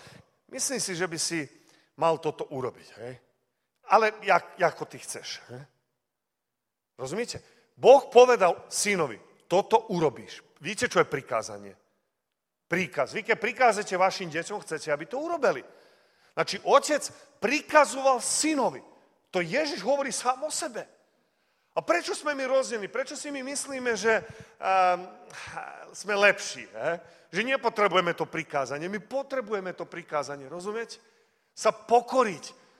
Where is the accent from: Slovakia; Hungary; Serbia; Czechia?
Serbia; Vojvodina; Lebo dnes u nás v Srbsku napríklad mnohí mladí ľudia, neviem ako u vás, ale u nás v pivnici máme obchody.